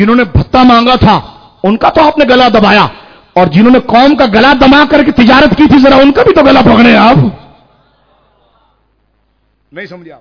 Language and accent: Urdu; Pakistan; میں نے کہا مجھے فخر ہے کہ میں پاکستانی ہوں الحمدللہ.